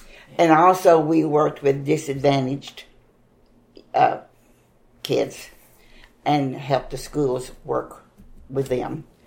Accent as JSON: {"language": "English", "region": "Arkansas", "country": "United States", "tie": "born or raised there", "also_born_or_lived": "Lake Village", "said": "Yeah, grew up in Arkansas, but in central Arkansas."}